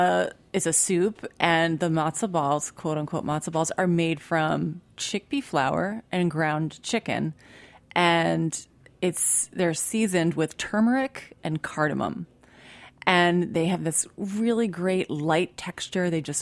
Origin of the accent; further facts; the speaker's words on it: Philadelphia, Pennsylvania, United States; I grew up in Philadelphia, but I always had this very exotic element to my life, which was having an Iranian father.